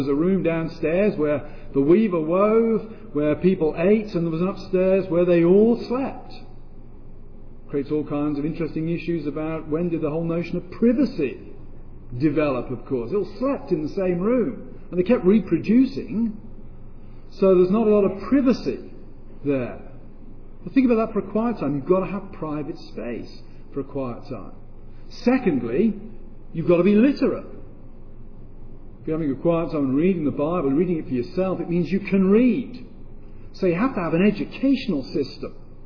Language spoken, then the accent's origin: English; United Kingdom; I'm British, not German.